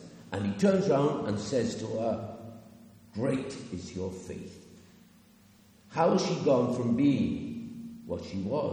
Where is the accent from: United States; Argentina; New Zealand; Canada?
Argentina; Because, you all know, I grew up in Argentina